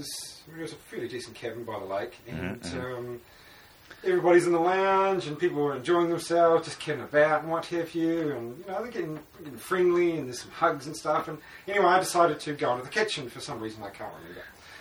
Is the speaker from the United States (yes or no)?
no; New Zealand; And being a New Zealander, in around the bush and the forest, I thought